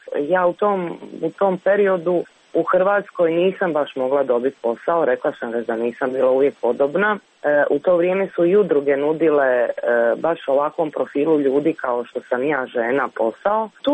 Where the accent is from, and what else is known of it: Bosnia & Herzegovina